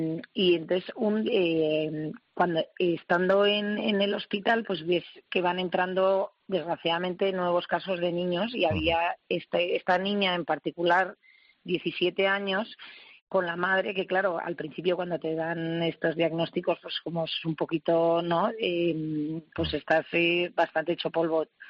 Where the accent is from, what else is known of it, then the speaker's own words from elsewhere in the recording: Basque Country, Spain; soy vasca y a mí hablar de mis sentimientos me da un poco de vergüenza